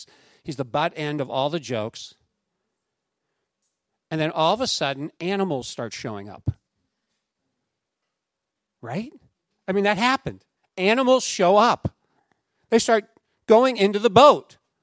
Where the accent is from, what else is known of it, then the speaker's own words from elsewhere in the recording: Pennsylvania, United States; And I remember in my hometown, there's this little stream, Sandy Lick Creek, okay? My wife says I come from a hick town because we call it Sandy Lick Creek.